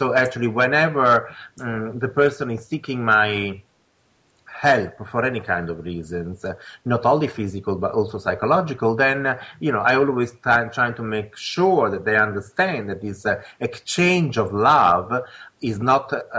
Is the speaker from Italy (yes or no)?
yes; Italy; But it wasn't possible growing up in Italy at the beginning of the 60s.